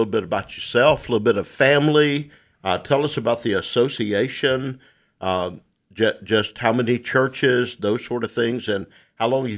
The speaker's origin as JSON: {"language": "English", "region": "Arkansas", "country": "United States", "tie": "born or raised there", "said": "As a student growing up in Northeast Arkansas, my first kind of entry into associational missions was with the youth group"}